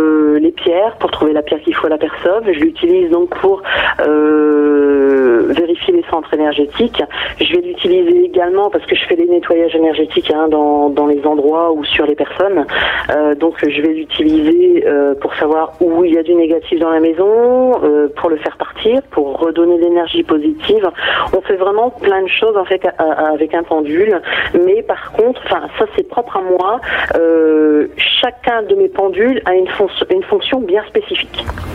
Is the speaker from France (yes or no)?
yes; Armentières, Hauts-de-France, France; Moi je suis d'Armentières, près de la frontière belge.